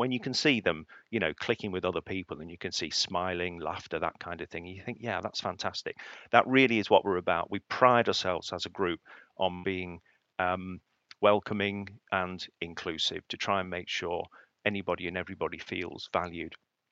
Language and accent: English; East of England, United Kingdom; I was born and brought up in the Fens.